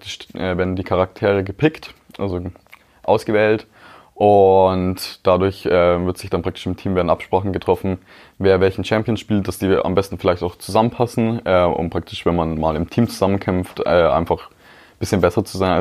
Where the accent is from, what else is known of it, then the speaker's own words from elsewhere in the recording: Kolbermoor, Bavaria, Germany; Ich komme aus Kolbermoor.